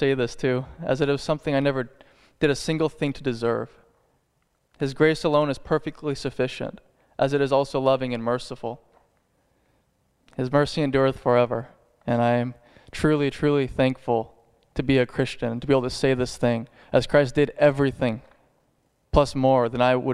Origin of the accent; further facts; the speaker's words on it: Scio, Oregon, United States; Scio Baptist Church in Linn County, which is actually my father's and my uncle's and my aunt's town, my hometown, which I once lived here a while and I always wanted to live here.